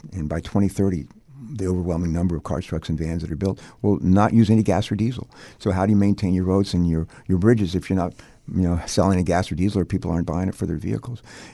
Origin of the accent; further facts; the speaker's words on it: Danville, Virginia, United States; and I were born in West Virginia, coal mining town, not a lot of money, deep faith, hard work. But we grew up in Danville, Virginia, right on the North Carolina border.